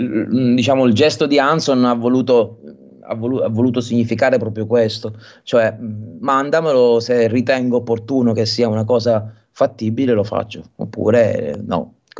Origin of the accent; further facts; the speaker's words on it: Palermo, Sicily, Italy; Io sono di Palermo e per scelta non mi sono mai mosso da qui, perché non sono un amante delle temperature fredde